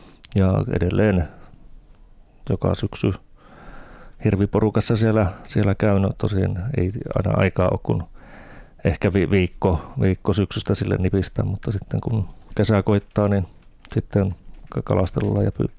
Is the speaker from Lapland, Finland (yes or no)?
no; Kainuu, Finland; Mä oon kotoisin Kainuusta